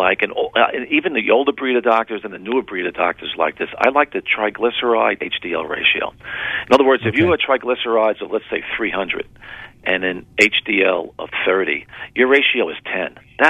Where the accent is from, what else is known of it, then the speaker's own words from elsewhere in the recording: Connecticut, United States; I come from Connecticut, and I was involved with a Framingham study years ago